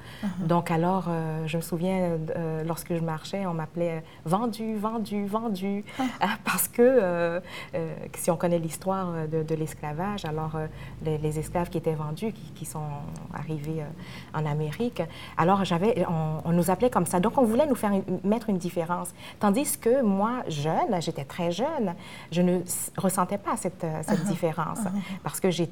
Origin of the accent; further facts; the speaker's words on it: Haiti; en tant que haïtienne